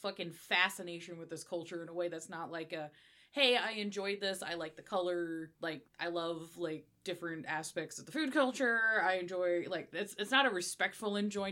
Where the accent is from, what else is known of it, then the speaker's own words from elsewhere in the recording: Scotland, United Kingdom; now in United States; just being a Scottish person from the UK moving to the US